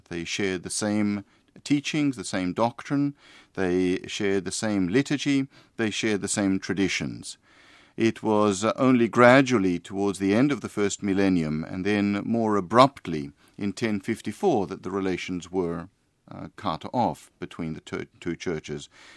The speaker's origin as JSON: {"language": "English", "country": "Australia", "lives_now": "United States", "said": "I am originally from Australia. I live in the United States, where I've been teaching theology at a theological school in Boston."}